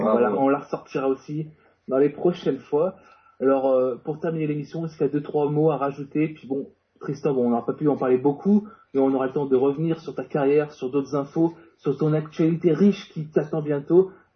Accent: Auvergne-Rhône-Alpes, France; Je suis isérois aussi.

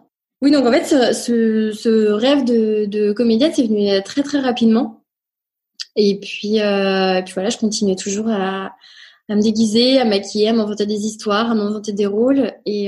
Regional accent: Nantes, Pays de la Loire, France; also born or lived in Rennes; Je suis née à Rennes. Je revendique mon côté bretonne, ouais. Breton, pardon. Et j'ai grandi à Nantes après toute mon enfance, collège, lycée.

